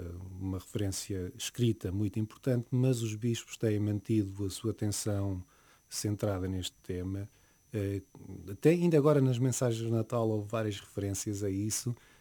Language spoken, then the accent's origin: Portuguese; Madeira, Portugal; até porque sou madeirense